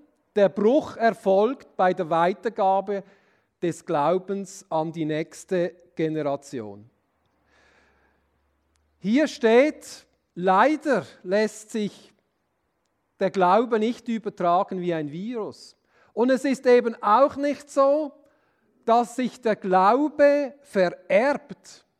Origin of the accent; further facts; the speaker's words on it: Pratteln, Basel-Landschaft, Switzerland; Ich bin ja in Pratteln aufgewachsen.